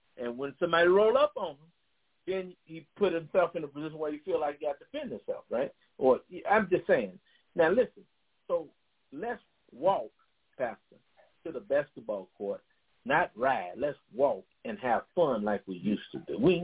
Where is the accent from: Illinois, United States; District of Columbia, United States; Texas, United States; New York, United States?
Illinois, United States; Chicago; I remember growing up in Chicago, Josh.